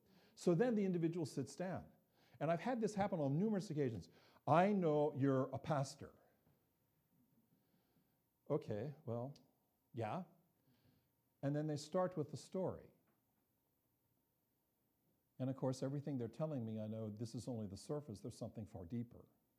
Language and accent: English; Wapakoneta, Ohio, United States; I'm originally from Wauppauk, Ohio, a small farming community.